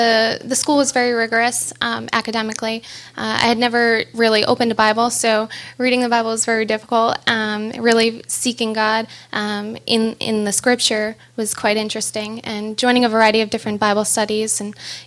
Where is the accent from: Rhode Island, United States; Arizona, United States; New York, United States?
Rhode Island, United States; Pawtucket; born there; I was born in Pawtucket, Rhode Island, to a really great family